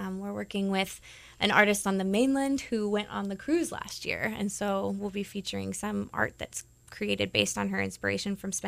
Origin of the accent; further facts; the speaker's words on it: California, United States; I grew up in the Monterey Bay Area in California